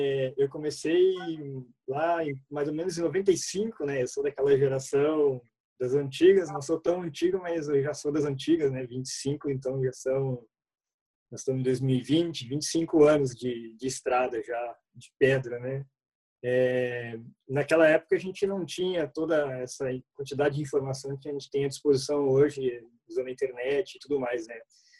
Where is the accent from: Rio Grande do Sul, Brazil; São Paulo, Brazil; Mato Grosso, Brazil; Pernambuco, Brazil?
Rio Grande do Sul, Brazil; Ivoti; also born or lived in Porto Alegre / Rio de Janeiro; now in Vitória, Brazil; Eu estou agora em Vitória, né? Eu sou gaúcho, nasci em Ivoti, fica a 60 km de Porto Alegre. Passei lá grande parte da minha adolescência lá, depois eu fui morar em Porto Alegre.